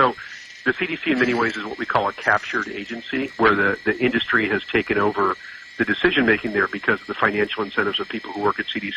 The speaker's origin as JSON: {"language": "English", "country": "United States", "tie": "born or raised there", "said": "I mean, I grew up in the United States in the 70s and 80s"}